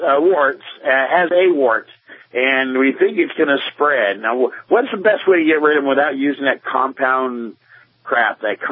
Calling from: San Bernardino, California, United States; I'm calling from San Bernardino.

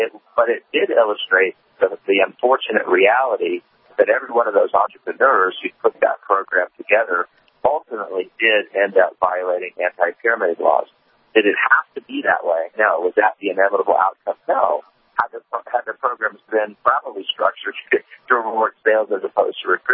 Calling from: Peru; I'm calling from Peru, and so unfortunately there is a bit of a delay.

